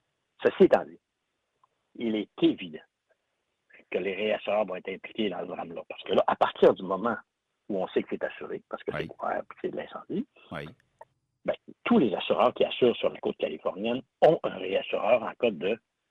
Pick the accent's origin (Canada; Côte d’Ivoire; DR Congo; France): Canada; Quebec; tu sais que je viens du Saguenay-Lac-Saint-Jean. Hein